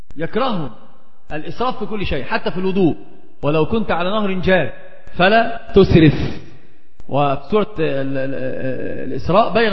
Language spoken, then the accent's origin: Arabic; Alexandria, Alexandria Governorate, Egypt; accent: Alexandrian; فقلت اسكندراني لهجتي لكنتي في اسكندرية